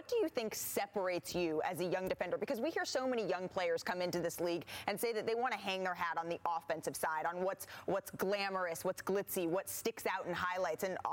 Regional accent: Oakland, California, United States; But back when I was growing up, I would say, yeah, I grew up near San Francisco, because most folks, they didn't know about Oakland at all.

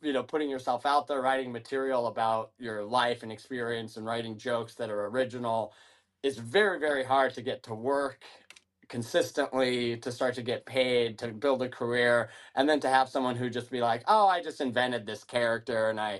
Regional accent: Washington, United States; I'm from Washington, but for some reason I sound like I'm from Boston

